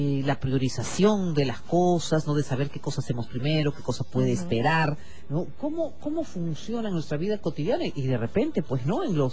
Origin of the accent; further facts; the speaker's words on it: Peru; ¿Cómo somos los peruanos? ¿Dejamos las cosas para último momento?